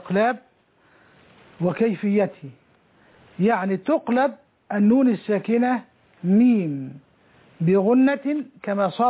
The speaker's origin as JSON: {"language": "Arabic", "country": "Egypt", "said": "وأنا مصري من مصر"}